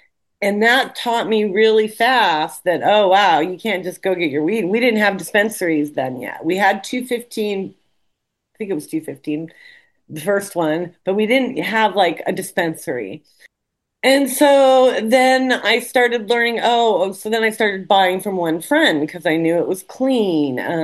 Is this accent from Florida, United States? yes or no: no; Burnt Ranch, California, United States; I grew up in Burnt Ranch.